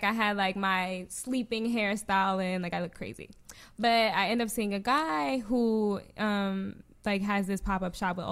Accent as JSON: {"language": "English", "region": "New Jersey", "country": "United States", "said": "because I'm from Jersey. So I lived in Jersey and so did he."}